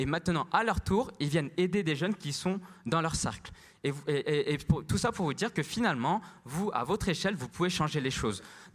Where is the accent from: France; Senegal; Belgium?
France; Aubervilliers, Île-de-France; moi j'ai grandi à Aubervilliers, c'est une banlieue parisienne.